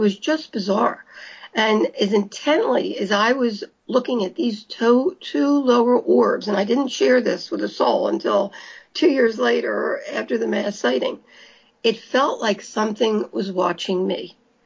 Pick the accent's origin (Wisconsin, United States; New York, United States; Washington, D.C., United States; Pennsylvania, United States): Pennsylvania, United States; Philadelphia; We're both from Philadelphia, Pennsylvania.